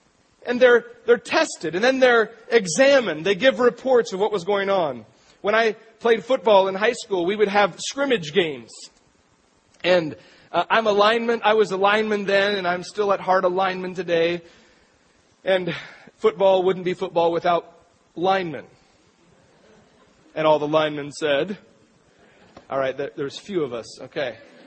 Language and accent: English; Astoria, Oregon, United States; they went to Astoria, Oregon, my hometown, and they spent all day logging.